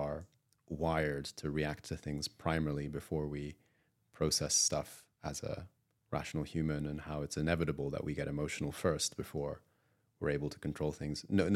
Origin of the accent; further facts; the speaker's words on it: Japan; I grew up in Japan with a British mother and Japanese dad, and Japan is very monocultural still.